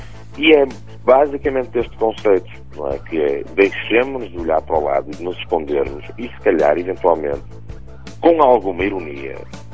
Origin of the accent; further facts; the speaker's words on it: Porto, Portugal; Lamento, mas eu aí sou portuense e gosto de mostrar a realidade.